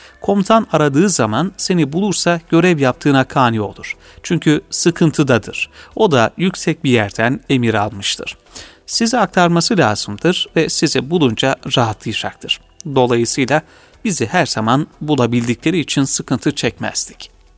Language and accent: Turkish; Karaman, Turkey; şimdiki adıyla Yolbaşı kazasında doğmuşum. Anne tarafım Mekke'den geliyor. Çocukluğumu Karaman'da dedem, babaannem ve üvey babaannemle geçirdim.